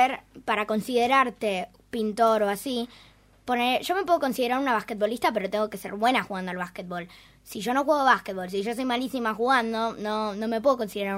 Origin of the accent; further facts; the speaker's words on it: Buenos Aires, Argentina; born there; yo nací en Buenos Aires, Argentina.